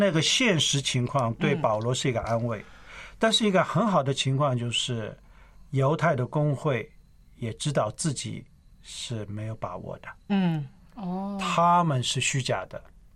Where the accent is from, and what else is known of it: China